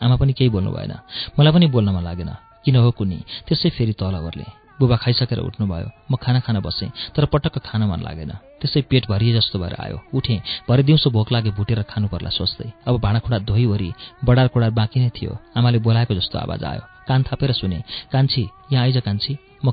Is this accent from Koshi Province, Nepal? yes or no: yes; Budhabare, Koshi Province, Nepal; born there; 2024 साल वैशाख 4 गते जन्मेकी रहेछु म, झापा बुधबारे वडा नम्बर 6 होक्से मेरो जन्मथलो … कान्छी छोरी भएर जन्मेकी रहेछु।